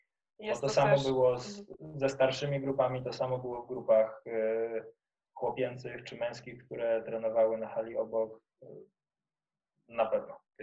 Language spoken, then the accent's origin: Polish; Belarus; now in Poland; Jak wyjechałem z Białorusi i zaczęliśmy współpracować z Martyną, to była współpraca jeden na jeden.